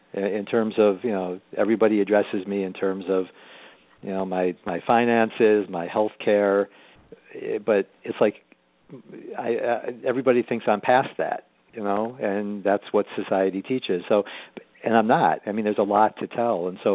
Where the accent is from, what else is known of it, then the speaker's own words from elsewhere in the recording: Rochester, New York, United States; And actually, I grew up in Rochester, so I have, you know, a lot of contacts, and it happens to be a very healthy aging, pro-aging city for some reason.